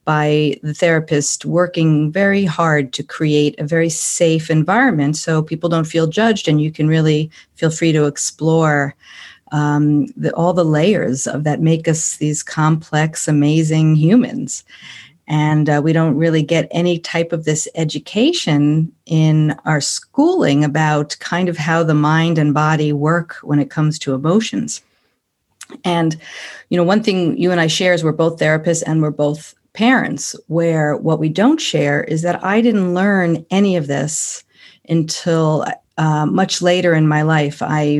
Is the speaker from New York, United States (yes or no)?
yes; Manhattan, New York, United States; Well, I am from the USA and born and raised in Manhattan, New York, New York.